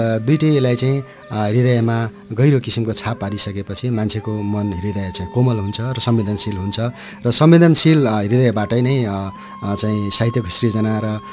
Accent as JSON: {"language": "Nepali", "town": "Taplejung", "region": "Koshi Province", "country": "Nepal", "tie": "born or raised there", "said": "ताप्लेजुङको मेरो बाल्यकाल वास्तवमा रमाइलो नै थियो। हामीले चाहिँ गाउँमा बसिसकेपछि हाम्रो एउटा आर्थिक स्रोत भनेकै खेती हो"}